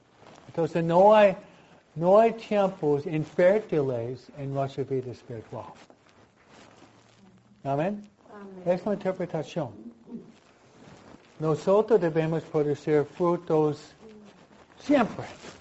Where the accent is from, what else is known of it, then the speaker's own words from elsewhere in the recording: New York, United States; also born or lived in New Jersey; now in California, United States; porque yo vengo de Nueva York y Nueva Jersey, donde yo fui criado, ¿no?